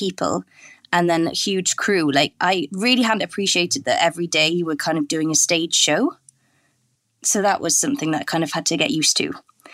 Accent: Wales, United Kingdom; So I'm Welsh speaking

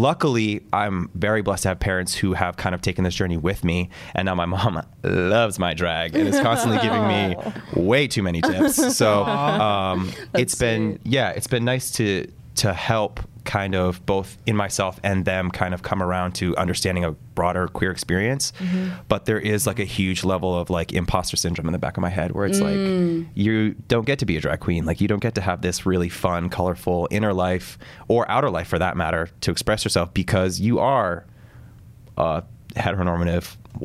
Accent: East Coast, United States; I grew up on the East Coast with a family that had gay people

